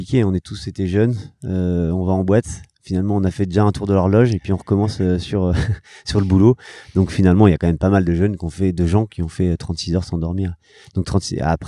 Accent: Nantes, Pays de la Loire, France; Bon, moi, j'étais de Nantes, donc pas mal de sollicitations médias, les copains qui passent.

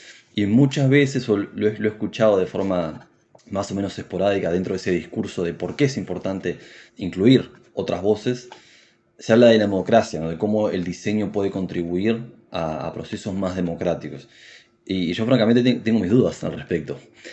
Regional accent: Montevideo, Uruguay; born there; nací en Montevideo, Uruguay, y de alguna manera soy una suerte de hijo de la democracia, porque nací en el 85

